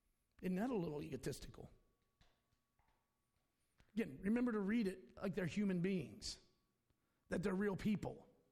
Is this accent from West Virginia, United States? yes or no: yes; Charleston, West Virginia, United States; born there; I was born in Kanawha County, West Virginia. Charleston, St. Thomas Hospital. But, actually it's Thomas Memorial.